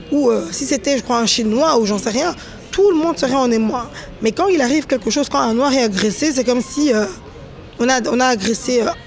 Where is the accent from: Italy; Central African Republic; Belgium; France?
Belgium; nous on est des Belges, même si on est d'origine congolaise, même si on est noir